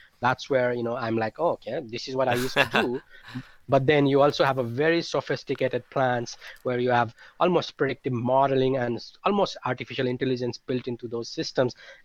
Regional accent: Nepal; So I came from Nepal. I worked about 7 years in a wastewater system in Kathmandu, Nepal, which is a capital city.

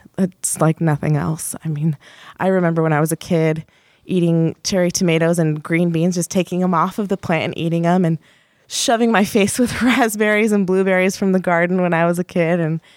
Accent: Brookings, Oregon, United States; So I've been, I'm born and raised in Brookings. So I think that growing up here, you kind of get a sense of what the community is like.

